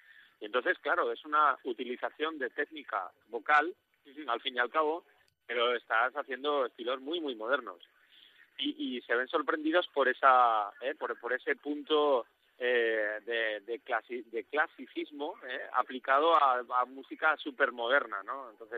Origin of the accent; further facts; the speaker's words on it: Zaragoza, Aragon, Spain; Sí, somos de Zaragoza, somos maños. Somos maños